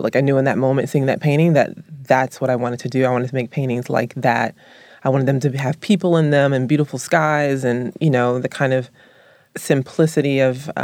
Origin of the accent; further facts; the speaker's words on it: the South, United States; I was raised in the South